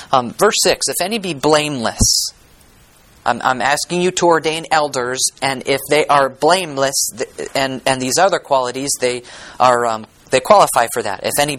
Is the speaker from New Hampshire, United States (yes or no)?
yes; Concord, New Hampshire, United States; I grew up in Concord, New Hampshire, and sometime during my high school years, the Common Man Restaurant was built